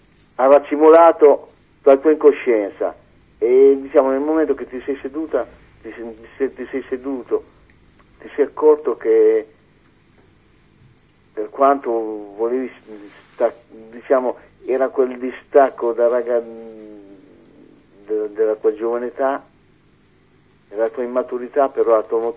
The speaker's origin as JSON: {"language": "Italian", "region": "Marche", "country": "Italy", "said": "Urbino, vicino Urbino"}